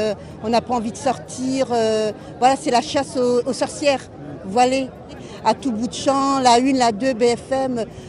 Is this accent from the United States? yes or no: no; France; moi je suis née en France, j'ai 57 ans, je suis née ici.